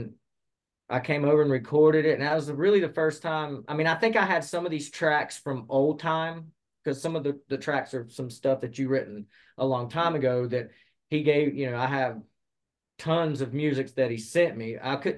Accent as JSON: {"language": "English", "town": "Harrisburg", "region": "Pennsylvania", "country": "United States", "said": "I'm from Harrisburg, so kind of a small town back then"}